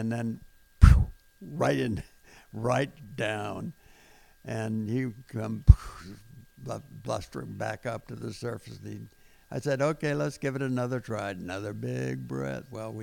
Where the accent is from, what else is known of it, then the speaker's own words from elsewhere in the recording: Pasadena, California, United States; It was a small town, still a little bit of a small town flavor to Pasadena. And with nothing but boys, we had four boys in the family, and it was great.